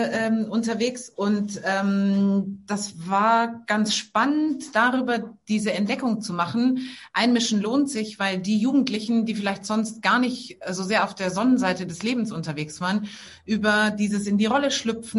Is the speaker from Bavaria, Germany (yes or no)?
yes; Bavaria, Germany; Also zur Politik bin ich gekommen, weil ich Jugendliche war in Bayern. Ich bin in Bayern groß geworden